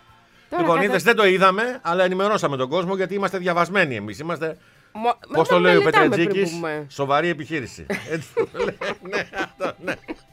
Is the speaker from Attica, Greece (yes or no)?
yes; Kypseli, Attica, Greece; Εγώ μεγάλωσα δίπλα στο Γαλάτσι, στην Κυψέλη. Το Γαλάτσι το έχω ζήσει από μικρός